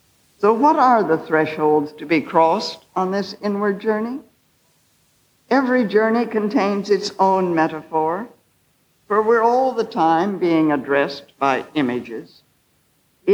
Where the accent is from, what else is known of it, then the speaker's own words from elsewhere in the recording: United States; I don't know why, as an American, I'm drawn to this image of the interior castle